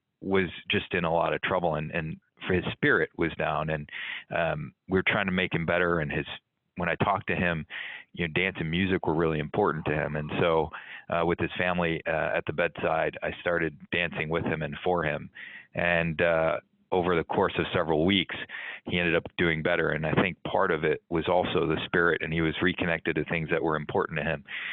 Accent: India; now in United States; we're from the Midwest part of India, and my dad immigrated here in 75

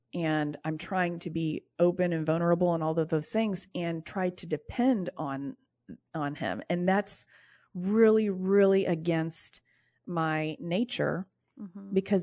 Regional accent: Indiana, United States; I grew up in Indiana. Everybody mm-hmm. had a basement.

